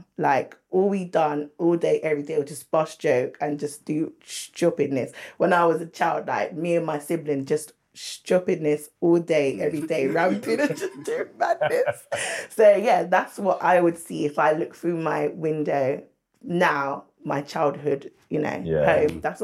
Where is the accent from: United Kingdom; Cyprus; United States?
United Kingdom; London; So I was born in London. And what to say about where I was born, where I come from? I come from London. I was born here.